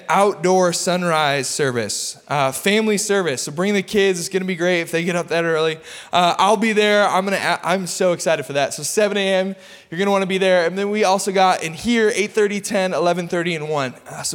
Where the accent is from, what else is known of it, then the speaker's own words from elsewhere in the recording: Michigan, United States; If you didn't know, I'm from Michigan.